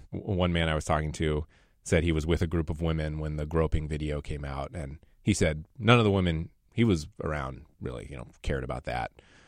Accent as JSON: {"language": "English", "town": "Seattle", "region": "Washington", "country": "United States", "said": "Every time I would tell someone I'm from Seattle, you'd get this little eye roll"}